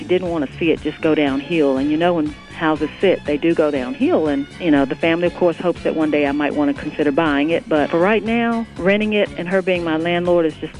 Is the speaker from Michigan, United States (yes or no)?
no; Roxboro, North Carolina, United States; Roxboro, North Carolina.